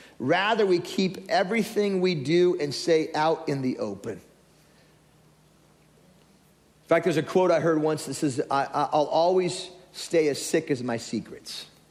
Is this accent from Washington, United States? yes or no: no; Tillamook, Oregon, United States; I grew up in Tillamook, Oregon with mushrooms, come on.